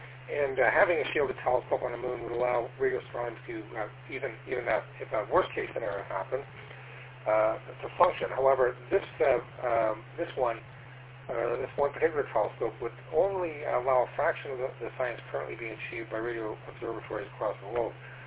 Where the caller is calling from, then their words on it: Toronto, Ontario, Canada; I'm transmitting here from Toronto, Ontario, Canada.